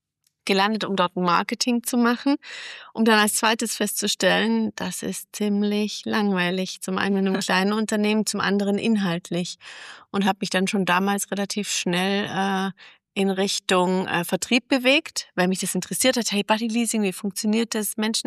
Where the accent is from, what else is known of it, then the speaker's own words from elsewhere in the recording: Ravensburg, Baden-Württemberg, Germany; born there; bin 44 Jahre alt und bin gebürtige Ravensbürgerin